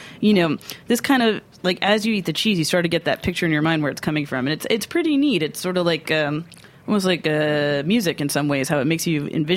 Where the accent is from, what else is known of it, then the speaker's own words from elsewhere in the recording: Brooklyn, New York, United States; accent: Brooklyn; my French accent is sort of a Brooklynized French accent sometimes